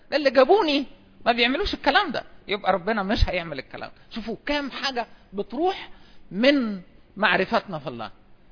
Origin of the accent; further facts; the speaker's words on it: Asyut, Asyut Governorate, Egypt; أنا رجل صعيدي يعني أصلا من أسيوط يعني